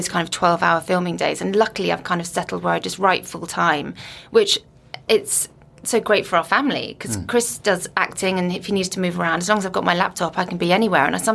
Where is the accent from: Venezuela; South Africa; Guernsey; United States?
Guernsey; also born or lived in Liverpool; now in London, United Kingdom; I was brought up on Guernsey. Then I went to Liverpool.